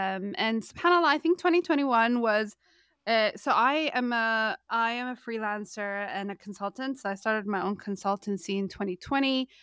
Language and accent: English; Canada; we're both from Canada